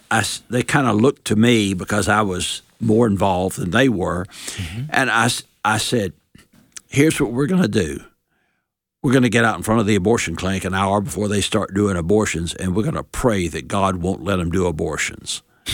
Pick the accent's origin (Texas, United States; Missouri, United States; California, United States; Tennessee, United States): Tennessee, United States; Chattanooga; Well, I'm from Chattanooga, Tennessee.